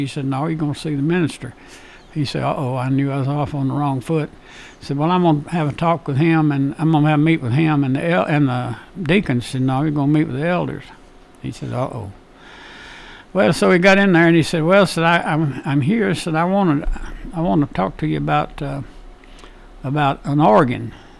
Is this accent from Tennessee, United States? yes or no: yes; Murfreesboro, Tennessee, United States; born there; But I was born at 402 Bridge Avenue, and I love this county and I love the city.